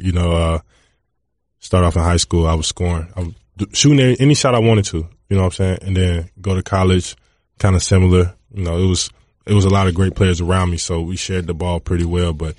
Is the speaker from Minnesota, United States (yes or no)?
no; Atlanta, Georgia, United States; You know, I grew up in the suburbs, kind of. I went to school in the city. Great city. My favorite city. I feel like it's the best city in the United States. I argue with everybody about that every day. But, yeah, I love Atlanta.